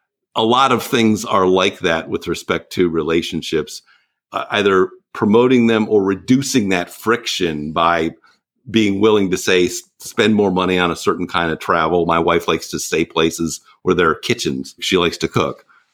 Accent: Iowa, United States; now in Virginia, United States; I grew up in Iowa, but I live in Virginia.

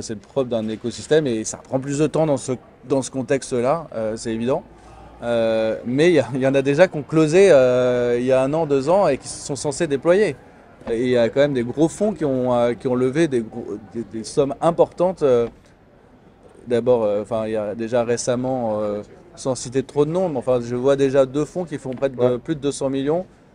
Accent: France; la France, qui est un pays que je connais bien puisque je suis français

